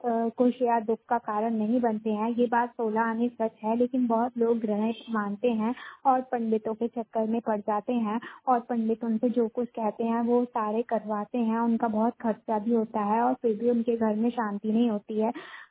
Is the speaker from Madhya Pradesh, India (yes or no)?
yes; Shivpuri, Madhya Pradesh, India; मैं शिवपुरी मध्य प्रदेश से हूँ।